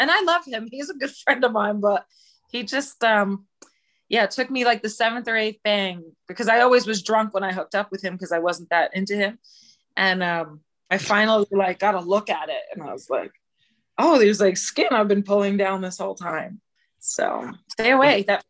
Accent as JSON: {"language": "English", "region": "New York", "country": "United States", "tie": "born or raised there", "said": "Yeah, born and raised in New York. Yep, New York Hospital."}